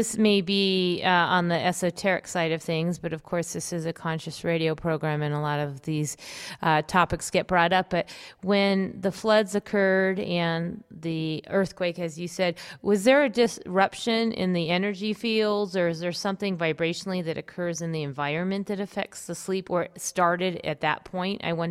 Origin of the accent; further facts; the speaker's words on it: Los Angeles, California, United States; I grew up in California, so I know all about earthquakes. My entire life was